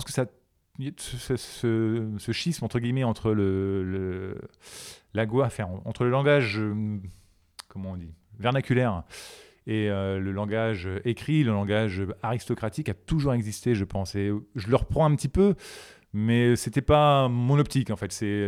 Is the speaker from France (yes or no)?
yes; Amiens, Hauts-de-France, France; born there; Et puis, je suis né à Amiens. Donc, ce sont des quartiers que je connais bien par nature